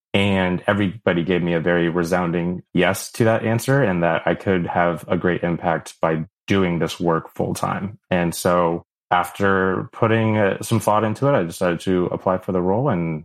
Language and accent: English; California, United States; it's growing up in the Bay Area. One of the things that was important for me was I didn't know that tech would be a possibility in the first place for me.